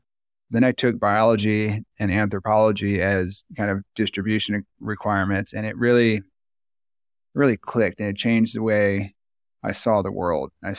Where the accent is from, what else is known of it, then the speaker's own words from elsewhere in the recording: Clearwater, Florida, United States; growing up in Clearwater, that's Pinellas County, it's the most densely populated county in the Southeast.